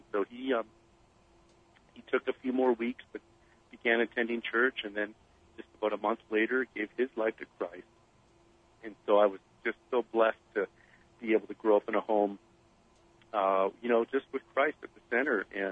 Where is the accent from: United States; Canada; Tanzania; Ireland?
Canada; Western Canada; funny enough, I grew up in Western Canada